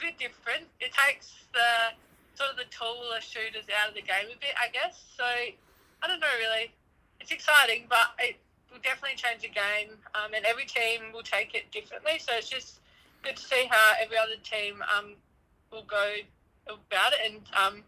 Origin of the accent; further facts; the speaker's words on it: Kangaroo Island, South Australia, Australia; now in Adelaide, Australia; because I come from Kangaroo Island, so I started netball over there when I was about 5.